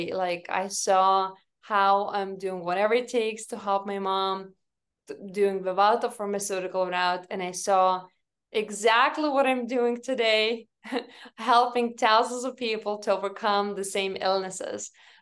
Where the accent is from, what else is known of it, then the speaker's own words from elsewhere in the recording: Lithuania; moved away; as you mentioned, I came from Lithuania. I didn't have any kind of type of strong beginnings here.